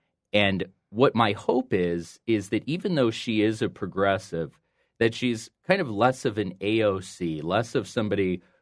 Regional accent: Tucson, Arizona, United States; What I will say is, in a prior life, as I've mentioned on here, born and raised in Tucson.

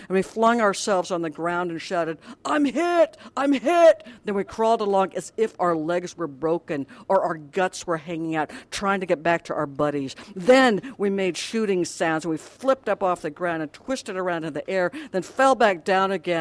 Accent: United States; And also because I'm an American.

